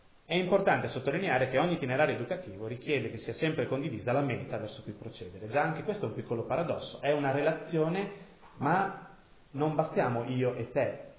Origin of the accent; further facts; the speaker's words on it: Cesena, Emilia-Romagna, Italy; Io sono romagnolo di origine, di Cesena.